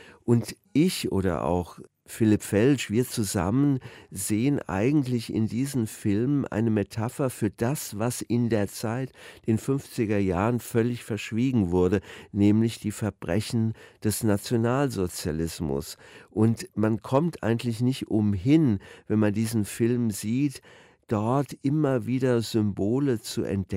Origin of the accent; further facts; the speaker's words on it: Wiesbaden, Hesse, Germany; Ich bin in Wiesbaden aufgewachsen